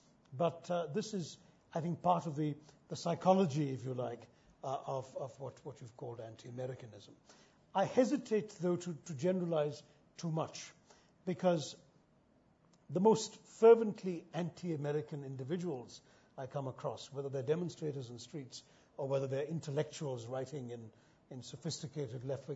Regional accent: India; it wasn't all that typical growing up in India

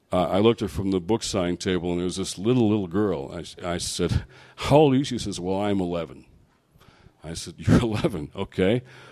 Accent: Detroit, Michigan, United States; I was asking questions about, in Detroit, my hometown, why did we live the way we did in white Detroit?

